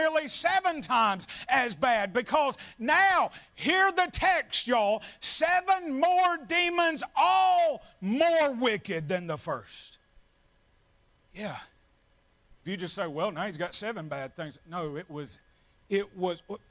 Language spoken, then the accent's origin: English; Bible Belt, United States; what I know growing up in the Bible Belt is we've got a lot of people that have tried to reform their lives